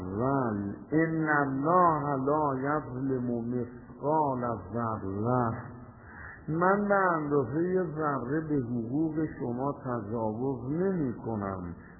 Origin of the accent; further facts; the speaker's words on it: Tehran, Tehran Province, Iran; گفت اهل کجایی؟ گفتم تهران.